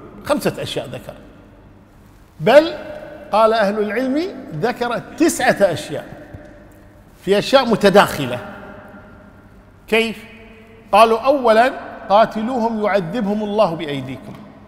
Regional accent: Kuwait; وذاك عندنا في الكويت تقول المرأة واخزياه

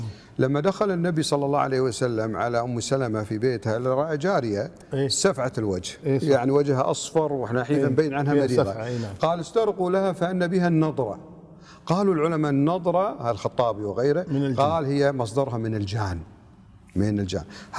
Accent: Kuwait; اعطيك مثال حي صار معي طبعا في مباراة عندنا في الكويت

